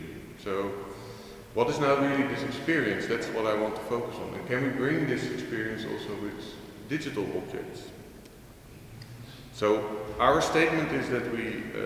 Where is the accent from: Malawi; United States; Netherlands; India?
Netherlands; English is a second language; I'm from the Netherlands